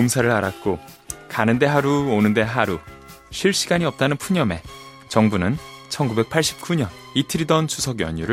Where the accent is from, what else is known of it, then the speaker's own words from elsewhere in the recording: Ulsan, South Korea; 저 고향 울산이요.